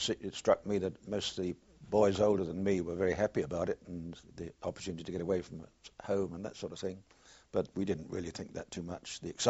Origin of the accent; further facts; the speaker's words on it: Twickenham, London, United Kingdom; born there; I was born in Twickenham, Middlesex.